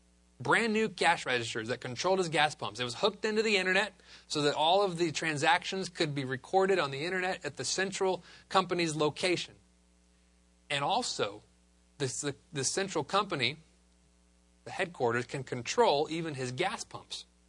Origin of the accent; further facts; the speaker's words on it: United States; born there; Now, I'm a fully an American, like I say. I love being American. I was born in America.